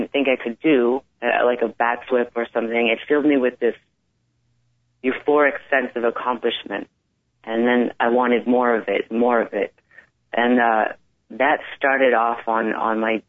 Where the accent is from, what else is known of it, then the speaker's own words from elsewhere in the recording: East Coast, United States; and I'm from the East Coast, so when the trees would start to die, I couldn't breathe